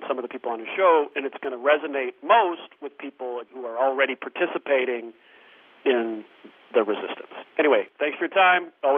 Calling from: North Riverside, Illinois, United States; Jim and Greg … I'm calling from North Riverside, Illinois.

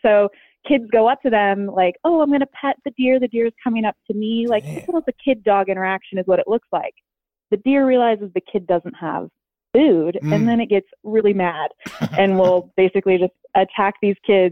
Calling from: Washington, United States; I am calling from Washington State.

